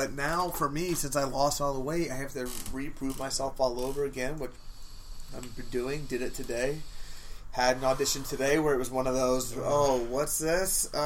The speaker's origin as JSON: {"language": "English", "region": "Florida", "country": "United States", "tie": "born or raised there", "said": "I mean, I felt like growing up in Florida, I felt like we were all pretty down the earth, normal looking people."}